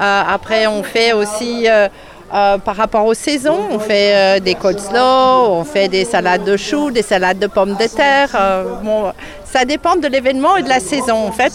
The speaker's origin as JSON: {"language": "French", "town": "Stuttgart", "region": "Baden-Württemberg", "country": "Germany", "moved": "yes", "lives_now": "Torigny-sur-Marne, France", "said": "Alors, on habite à Torigny-sur-Marne, mais on est de Stuttgart en Allemagne."}